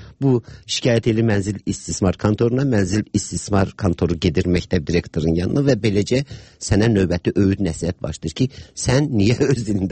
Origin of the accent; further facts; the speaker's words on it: Baku, Azerbaijan; Və mən çox uşaq yaşlarından Bakıda böyümüşəm.